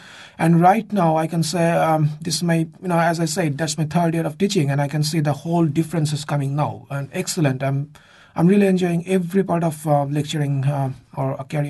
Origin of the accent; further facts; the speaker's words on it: Bangladesh; moved away as an adult; now in New Zealand; All right, this is my sixth year in New Zealand. I came from Bangladesh, one of the most smallest countries, you can say, in Southeast Asia, just beside India. I came here in late December in 2012 as an international student